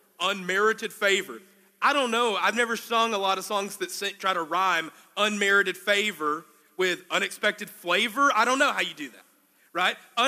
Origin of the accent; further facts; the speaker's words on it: Arkansas, United States; I'm from Arkansas. We know about hog farms, you know, Woo Pig Suey, right?